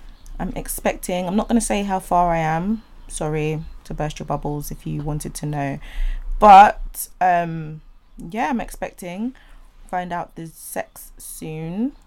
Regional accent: London, United Kingdom; I'm a West Londoner at heart, but I've lived in South for

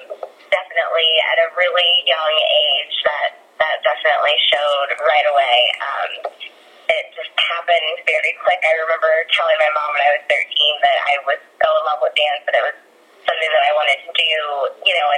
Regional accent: Columbus, Ohio, United States; So I grew up dancing in Columbus, Ohio, where competition dance was like a big thing in the Midwest.

